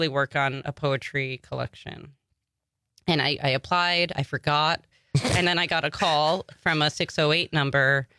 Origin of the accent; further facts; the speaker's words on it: Long Island, New York, United States; I'm from Long Island originally. Oh, nice. And then I moved very quickly away from Long Island to the city